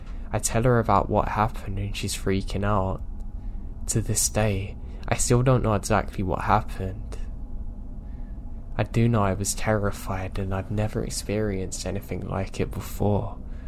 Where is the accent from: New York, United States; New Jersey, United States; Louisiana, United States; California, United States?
California, United States; My hometown is super tiny and has a fairly popular ski resort on the western side of town.